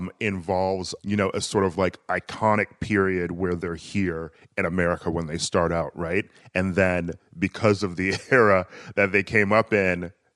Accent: Milwaukee, Wisconsin, United States; like I'm from the Midwest, obviously

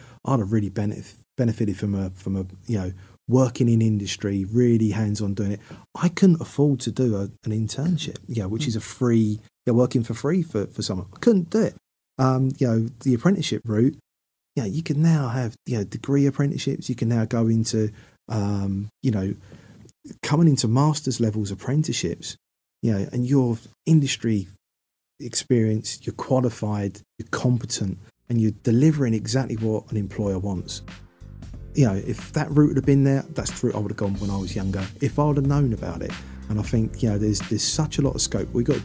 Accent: London, United Kingdom; I'm a guy from North London who, you know, was the first guy in his family to do a degree.

